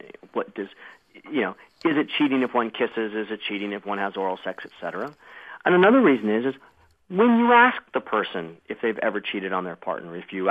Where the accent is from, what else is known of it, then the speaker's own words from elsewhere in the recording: United States; now in England, United Kingdom; So although I'm American, I'm actually in England right now.